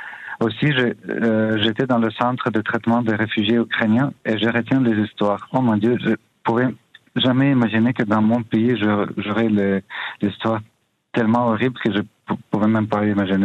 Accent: Canada; Je retiens que je suis fier canadien, je suis fier d'être protégé par le Canada, par le gouvernement.

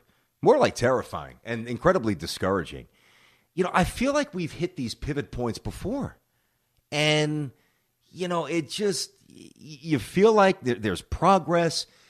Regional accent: New York, United States; I grew up on Avenue U. I used to go there every day with my mom and my sister, taking the B3 bus.

